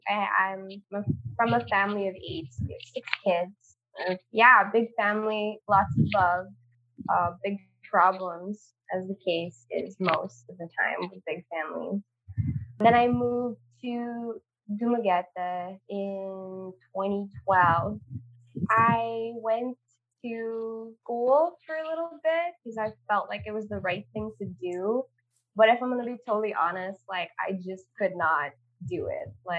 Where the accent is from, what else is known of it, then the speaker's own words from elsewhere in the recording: Dubai, United Arab Emirates; moved away as an adult; So I was born and raised in Dubai. I lived there up until I was 18. I'd always known that I was going to move here at 18